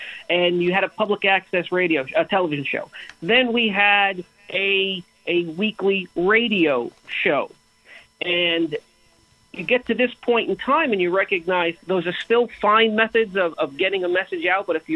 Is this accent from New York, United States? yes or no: yes; Bronx, New York, United States; I was born and raised in the Bronx.